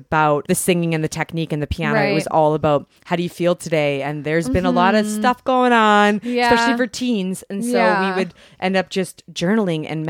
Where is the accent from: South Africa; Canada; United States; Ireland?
Canada; Salmon Arm, British Columbia; also born or lived in Thailand; And I was born and raised in Salmon Arm. And though I left and traveled, I taught in Thailand. Yeah. I moved to Thailand.